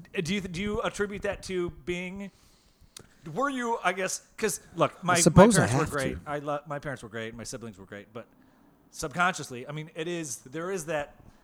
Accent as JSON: {"language": "English", "town": "Bay City", "region": "Michigan", "country": "United States", "said": "Battle Creek. I'm from Bay City."}